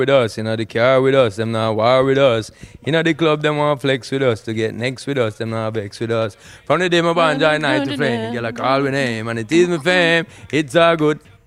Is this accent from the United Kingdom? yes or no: yes; England, United Kingdom; Because I'm English.